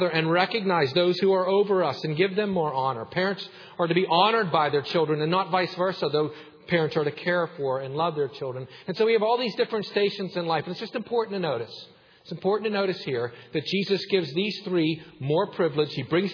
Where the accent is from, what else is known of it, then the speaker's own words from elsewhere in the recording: Salzburg, Kansas, United States; That was always easy for me to remember growing up in Salzburg